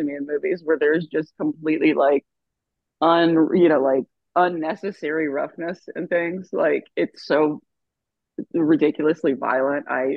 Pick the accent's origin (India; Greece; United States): United States; Texas; No, I grew up in South Texas. We didn't have hockey, so I never watched any hockey at all.